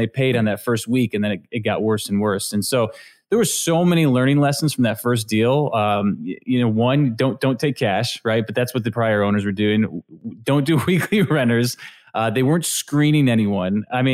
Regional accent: New York, United States; growing up in Western New York, it's very depressed.

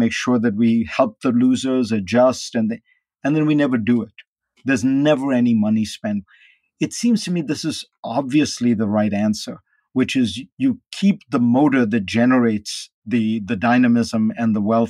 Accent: India; And again, I grew up in India, socialist economy.

